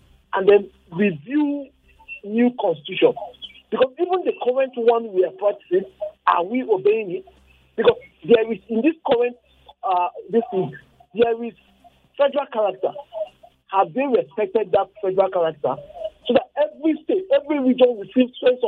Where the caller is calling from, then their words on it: Bukuru, Plateau, Nigeria; I'm calling from Bukuru.